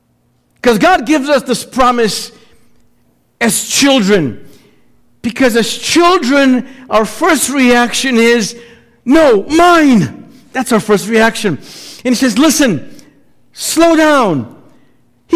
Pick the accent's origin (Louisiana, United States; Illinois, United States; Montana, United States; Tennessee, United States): Illinois, United States; Chicago; even though I'm from Chicago, I am cursed with Chicago road construction no matter where I go.